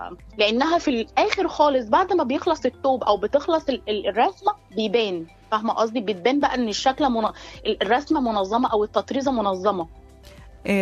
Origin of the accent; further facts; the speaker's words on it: Arish, North Sinai, Egypt; انا اصلا سينوية من العريش من شمال سينا